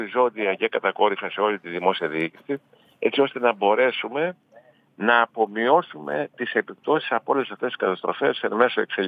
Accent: Ampeliko, Thessaly, Greece; Εγώ θυμάμαι στο χωριό μου, στο Αμπελικό Καρδίτσα, μικρό παιδί, όλοι οι κάτοικοι του χωριού που ήταν γύρω στους 400 κατοίκους

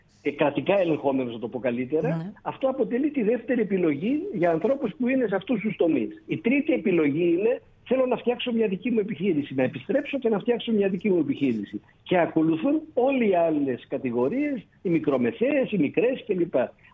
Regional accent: Greece; Θα το μεγαλώσω σε μια ξένη χώρα ή θα το μεγαλώσω στην πατρίδα μου για να αποκτήσει την ελληνική παιδεία και κουλτούρα.

